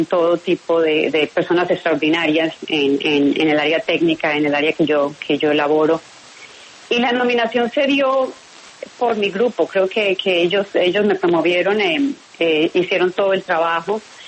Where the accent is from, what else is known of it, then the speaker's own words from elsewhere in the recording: Manzanares, Caldas, Colombia; moved away as an adult; also born or lived in Manizales; now in United States; Soy colombiana, obviamente. Soy de Manzanares, Caldas. Mi familia es de allá. Estudié ingeniería en Manizales, en la Universidad Nacional de Manizales. Y muy temprano en la mi carrera me trasladaron a Estados Unidos.